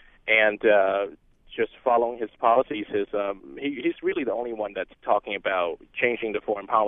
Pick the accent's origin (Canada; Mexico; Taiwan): Taiwan; now in Forest Hills, United States